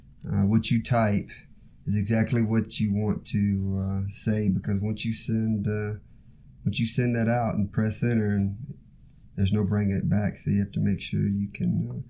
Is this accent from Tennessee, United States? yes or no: yes; Tennessee, United States; accent: Southern drawl; I'm from Tennessee originally, and I had a southern draw, and as you probably can tell, it's pretty thick.